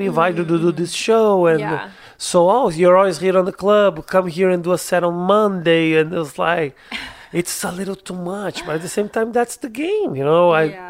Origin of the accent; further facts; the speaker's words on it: Brazil; English is a second language; I am from Brazil. I'm a comedian in Brazil.